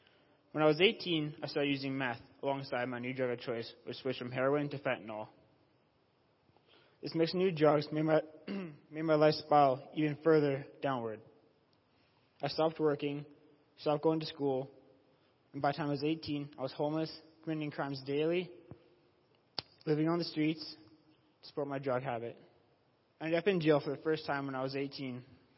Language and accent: English; Killam, Alberta, Canada; also born or lived in Red Deer; 22 years old. I'm from Red Deer. But I grew up in a small town outside Cameron. It was called Killam. It was an awesome small town.